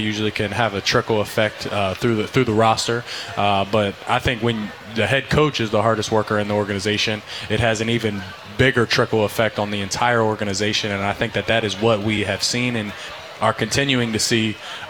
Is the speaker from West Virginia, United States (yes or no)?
yes; Martinsburg, West Virginia, United States; I'm from Martinsburg, West Virginia